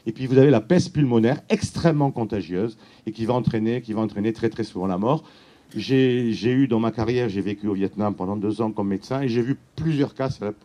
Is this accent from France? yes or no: yes; France; Chez nous, en France, c'est un peu plus de 150 000 morts.